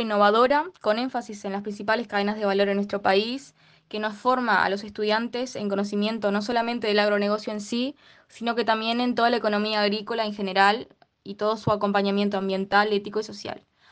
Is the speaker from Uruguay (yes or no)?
yes; Minas de Corrales, Rivera, Uruguay; soy de Minas de Corrales, un pueblo en el departamento de Rivera, unos 60 kilómetros más o menos de la ciudad de Tacuarembó